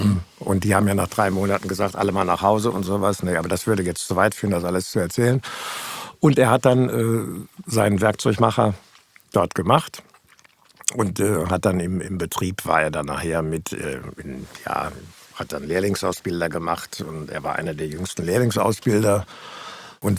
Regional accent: Dortmund, North Rhine-Westphalia, Germany; born there; Ich bin direkt in Dortmund-Derne auf der Zeche geboren.

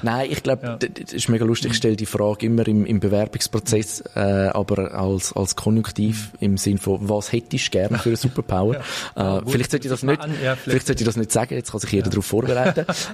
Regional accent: Switzerland

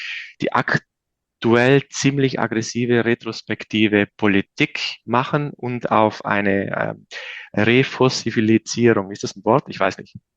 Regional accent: South Tyrol, Italy; now in Munich, Germany; Ich bin ja aus Südtirol, also im Bergbauerndorf.

